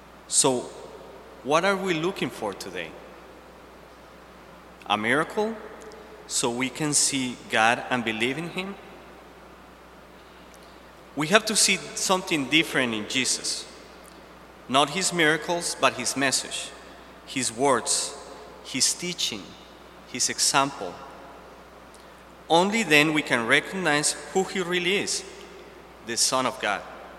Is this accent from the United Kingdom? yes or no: no; Nashville, Tennessee, United States; I'm from Nashville, Tennessee, and last week in the Titans, the football team, was playing against Kansas City.